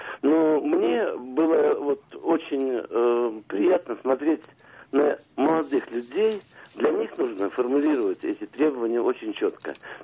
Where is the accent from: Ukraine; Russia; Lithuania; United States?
Russia; Moscow; я из Москвы.